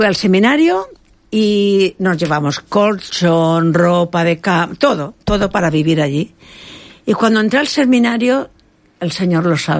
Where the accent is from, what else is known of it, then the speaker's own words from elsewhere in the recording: Archena, Region of Murcia, Spain; De Archena, yo he dicho que soy de Archena, de Murcia